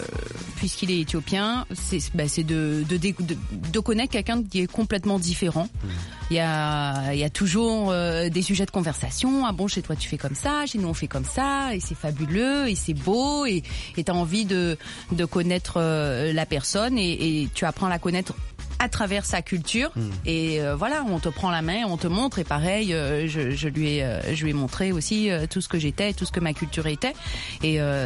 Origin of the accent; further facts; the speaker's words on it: Guadeloupe, France; je n'oublie pas que je suis guadeloupéenne, hein, ouais.